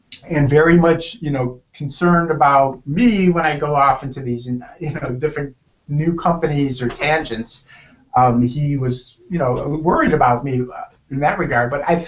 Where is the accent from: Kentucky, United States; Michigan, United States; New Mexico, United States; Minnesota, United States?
Michigan, United States; I grew up in the Midwest in Michigan